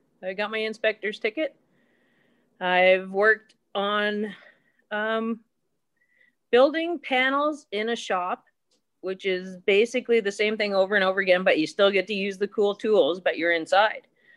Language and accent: English; East Coast, Canada; I'm from the East Coast, moved to Alberta in the 70s, a long time ago, and I've always been in the trades.